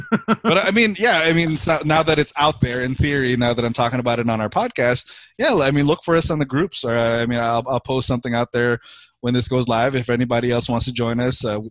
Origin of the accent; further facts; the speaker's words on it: Philippines; growing up in the Philippines, you were surrounded by either G.I. Joe, Transformers, and He-Man